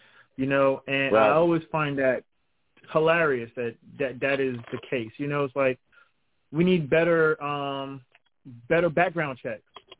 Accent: New York, United States; as you folks know, I'm from New York, right?

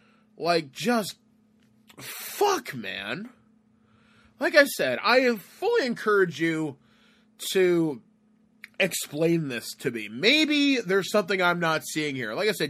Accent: Canada; And maybe it's because I'm Canadian.

